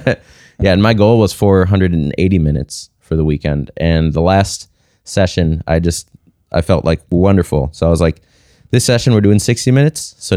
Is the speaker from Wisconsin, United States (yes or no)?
yes; Milwaukee, Wisconsin, United States; I grew up in Milwaukee, but we lived on like there was a big field in our backyard.